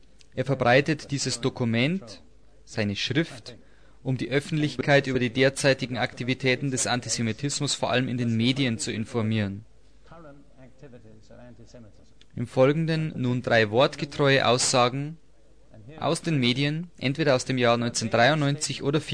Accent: United Kingdom; Ich muss dazu sagen, dass ich als Brite wenig über die amerikanische Geschichte weiß.

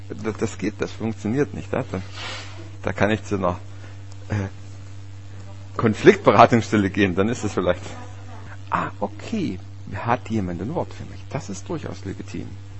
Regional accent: Saxony, Germany; Das war bei uns im Erzgebirge immer zu Ostern. Und da wurde in unserer Gemeinde das eben, sag ich mal, übertragen. War ja nur eine kleine Gemeinde mit, sagen wir, 25 Leute.

